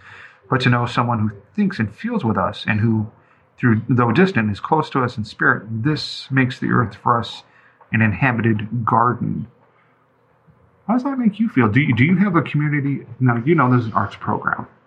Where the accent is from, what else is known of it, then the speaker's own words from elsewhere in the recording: Chicago, Illinois, United States; Just because I'm from Chicago.